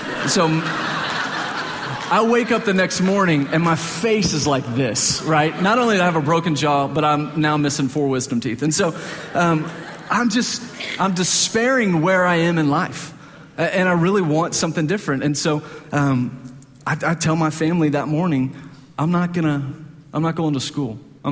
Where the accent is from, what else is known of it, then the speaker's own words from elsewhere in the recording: Dallas, Texas, United States; I mean, this is where I grew up. You just hear this growing up in Dallas.